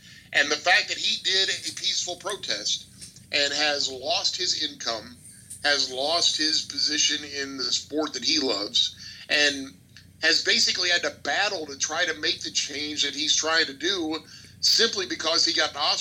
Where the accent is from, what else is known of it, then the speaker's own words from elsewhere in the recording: United States; I'm incredibly proud to be an American, and there is no prouder moment for me as an American than the playing of our national anthem.